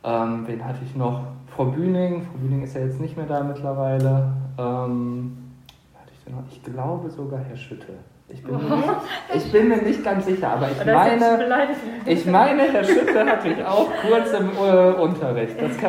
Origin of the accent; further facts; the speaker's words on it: Gelsenkirchen, North Rhine-Westphalia, Germany; Ich komme aus Gelsenkirchen und bin auch damals hier am Schalker Gymnasium zur Schule gegangen und habe dann in Essen studiert und habe den Weg dann wieder zurückgefunden.